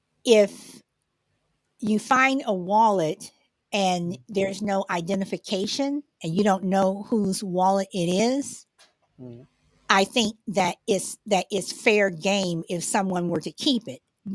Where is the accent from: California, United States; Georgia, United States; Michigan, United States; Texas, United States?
California, United States; I'm from California.